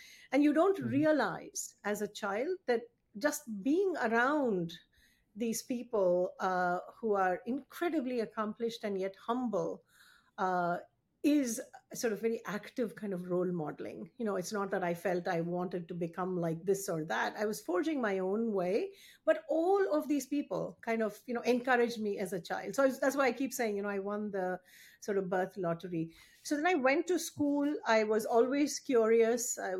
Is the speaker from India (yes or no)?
yes; Delhi, India; also born or lived in Coimbatore / Chennai; And I was born in Coimbatore, which is where my mother's family is from. But then we moved rapidly to Chennai and then to Delhi